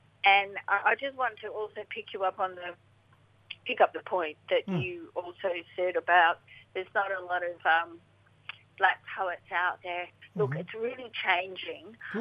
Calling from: Melbourne, Victoria, Australia; I'm speaking today from Wurundjeri, from the land of the Wurundjeri peoples, on the East Kulin Nations of Naam, Melbourne.

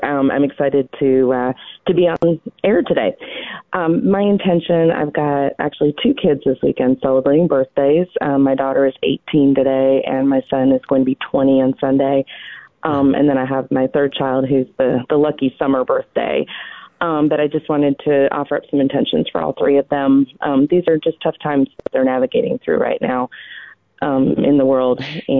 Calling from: Foley, Alabama, United States; Well, I'm at my office in Foley, Alabama, but I live in Fairhope.

